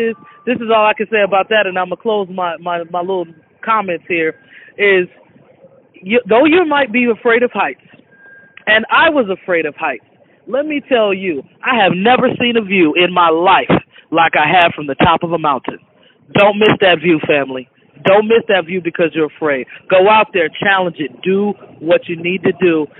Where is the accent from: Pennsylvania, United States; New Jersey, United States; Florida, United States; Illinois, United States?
Illinois, United States; Chicago; because I'm a city person, you know what I'm saying? I'm from Chicago. I'm urban all day long.